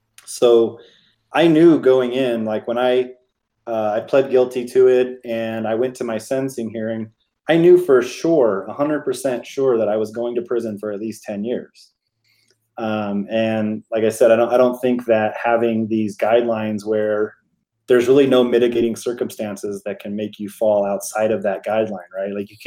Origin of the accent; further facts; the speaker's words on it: Seattle, Washington, United States; To give you an example, I'm from Seattle, and Washington State actually has a really, really cool sentencing guideline